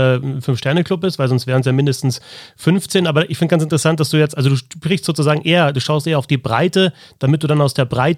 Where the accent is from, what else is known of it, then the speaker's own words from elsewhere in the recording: Miesbach, Bavaria, Germany; Also ich komme eben aus der Gegend von Miesbach